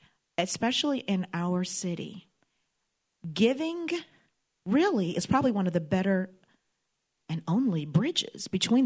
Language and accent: English; Mississippi, United States; yes, I'm from Mississippi, and I know New Yorkers probably have a lot of ideas about Mississippi, but I never missed a meal.